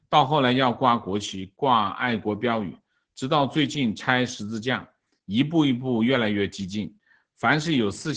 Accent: Guangdong, China; 情况我在广东长大的外地人，在这里读书的过程中

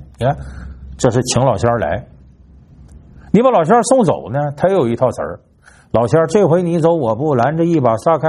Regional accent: Northeast China, China; now in Beijing, China; 我作为东北人呢，我和老家呢，你别看我住在北京，我跟老家就联系比较多

